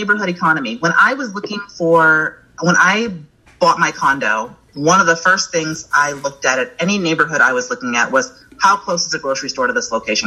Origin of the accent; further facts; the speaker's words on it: New York, United States; moved away as an adult; I'm from New York. I'm from upstate New York, born and raised. Came out here in 2012 to go to grad school.